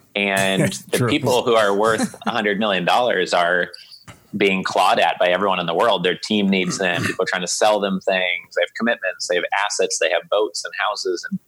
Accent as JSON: {"language": "English", "region": "Oregon", "country": "United States", "tie": "born or raised there", "lives_now": "Florida, United States", "said": "No, I grew up in Oregon."}